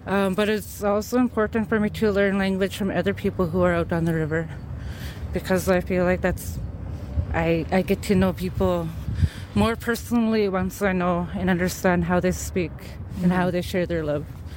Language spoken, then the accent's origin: English; Fort McPherson, Northwest Territories, Canada; I'm Tatlai Gwich'in, Main and People of the Headwaters. I was raised in Fort McPherson, Northwest Territories, but I reside here on the Tahn and Kualantan traditional territory.